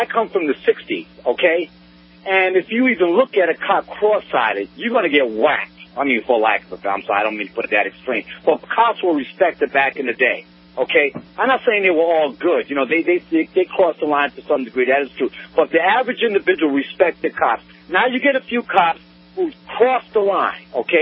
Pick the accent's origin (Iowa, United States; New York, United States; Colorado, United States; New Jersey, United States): New York, United States; Brooklyn; I'm from Brooklyn, New York.